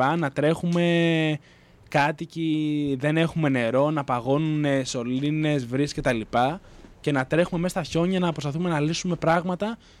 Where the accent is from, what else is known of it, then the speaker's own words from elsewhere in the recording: Stagiates, Thessaly, Greece; Εμείς μάλιστα στο χωριό μου στις Σταγιάτες αποφασίσαμε μετά από συνελεύσεις να πάρουμε τα πράγματα πάνω μας